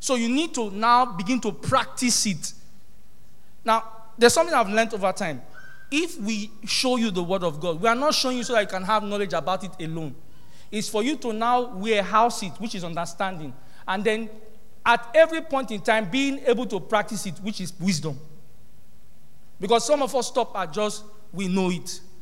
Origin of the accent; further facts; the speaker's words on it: Nigeria; in our thinking, I'm a Nigerian, I'm underdeveloped.